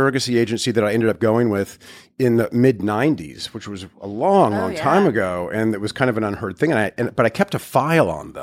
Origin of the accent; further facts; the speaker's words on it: Midwest, United States; growing up in the Midwest and in high school and in college and in early young adulthood, I always knew I was going to be a dad